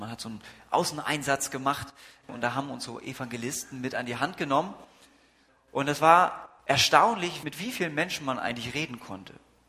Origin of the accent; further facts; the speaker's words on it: Lübeck, Schleswig-Holstein, Germany; es war eine relativ große Gemeinde, wo ich aufgewachsen bin mit 300 Mitgliedern, es war in Lübeck